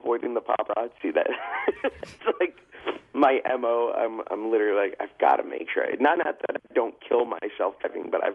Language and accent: English; Florida, United States; See, I grew up in South Florida where it kind of rained all the time, so I find it cozy